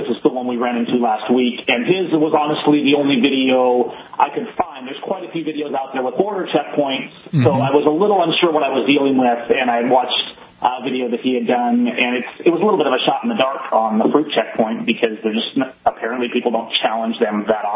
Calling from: Washington, United States; Well, actually … from Washington.

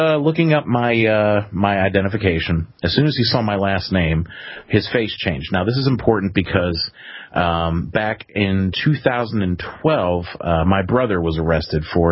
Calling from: Clarksburg, West Virginia, United States; Oh, I'm in Clarksburg, West Virginia.

